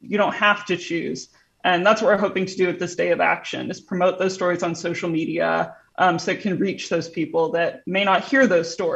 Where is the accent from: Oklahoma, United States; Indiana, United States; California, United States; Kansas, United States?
Indiana, United States; You know, I grew up in Indiana where the people that I saw at the pulpit were older than me.